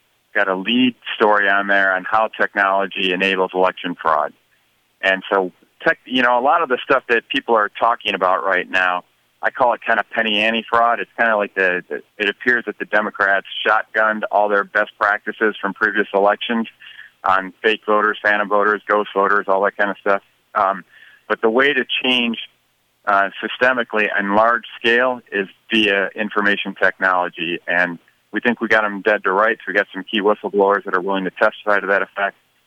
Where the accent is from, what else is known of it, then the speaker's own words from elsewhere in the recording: Michigan, United States; including my home state of Michigan.